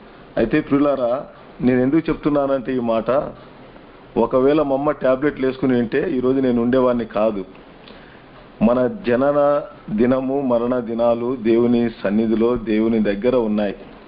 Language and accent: Telugu; Gollapalle, Andhra Pradesh, India; సరే, మా యొక్క సొంత గ్రామము మా నాన్నది గొల్లపల్లె, త్రిప్రాంతకం మండలం. అదే మండలంలోనే మా అమ్మది ఎలంపల్లి, అంటే పక్కన పక్కన గ్రామాలే.